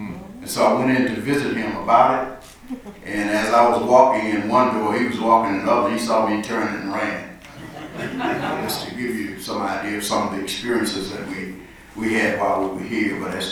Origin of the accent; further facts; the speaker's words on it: Tyler, Texas, United States; I'm from Tyler, Texas.